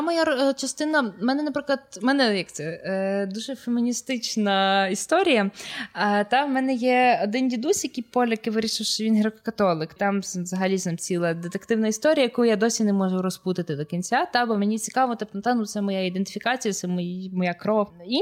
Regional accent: Ivano-Frankivsk, Ivano-Frankivsk Oblast, Ukraine; ну, тобто виїхала в велике місто, та я сама з Франківська

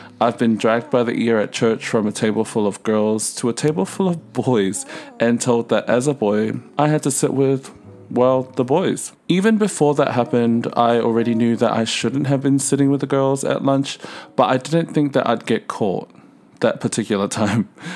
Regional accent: Auckland, New Zealand; I grew up in Otara, South Auckland, and I went to church like most good Samoan boys

